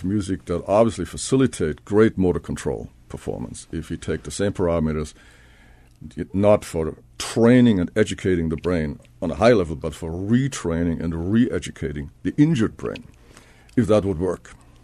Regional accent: Hamburg, Germany; So I grew up in Hamburg at the coast, North Sea coast, and then went into the mountains to study.

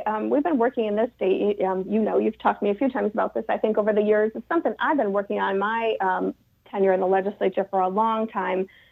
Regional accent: United States; You know, I think as American women, right, we're socialized to have a lot of sort of ability to multitask

